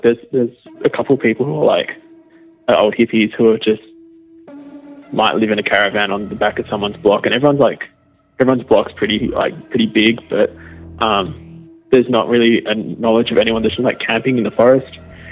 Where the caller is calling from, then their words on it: Western Australia, Australia; I'm calling from Western Australia.